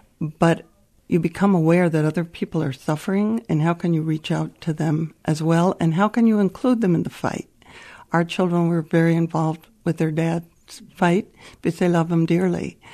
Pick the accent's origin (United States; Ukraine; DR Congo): United States; New Jersey; now in West Michigan, United States; No, actually, we came from New Jersey, but we've been here since college, so for over 40 years, and we consider West Michigan our home.